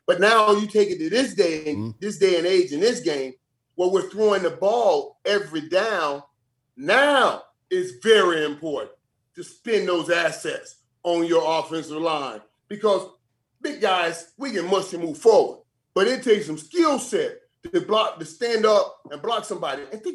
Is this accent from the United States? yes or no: yes; Miami, Florida, United States; I'm from Miami. You don't get this dark unless you love heat.